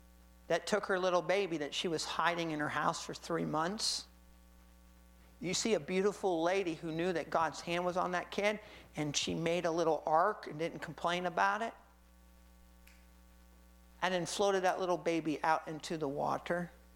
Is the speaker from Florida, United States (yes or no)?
yes; Florida, United States; Well, I'm from Florida. I know zero about hockey.